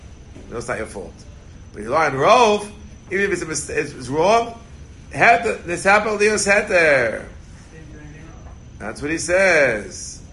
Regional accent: Queens, New York, United States; I'll give you secrets from growing up in Queens.

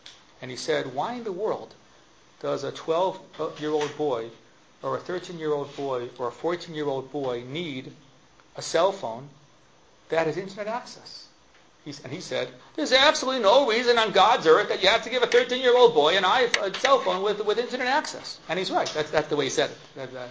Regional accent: Silver Spring, Maryland, United States; I'm from Silver Spring, Maryland.

